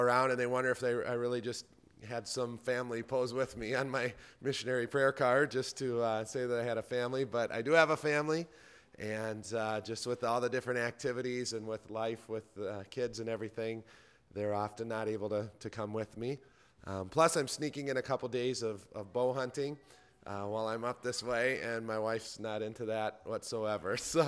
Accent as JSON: {"language": "English", "town": "Minneapolis", "region": "Minnesota", "country": "United States", "said": "I actually feel this is closer to home to me since I'm from Minneapolis."}